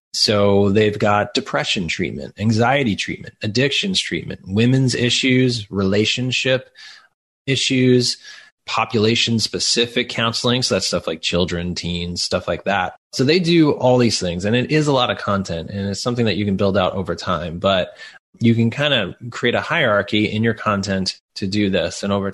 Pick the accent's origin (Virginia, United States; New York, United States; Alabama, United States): New York, United States; accent: Long Island; And so my Long Island accent kind of came out while I was working on that project.